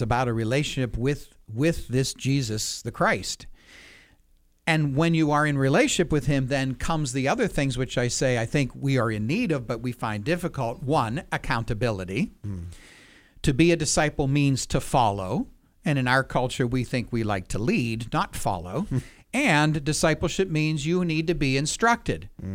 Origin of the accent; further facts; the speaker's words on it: Pennsylvania, United States; also born or lived in Indiana / Chicago; growing up in Western Pennsylvania, hilly area. Then much of my life educationally was spent in Indiana.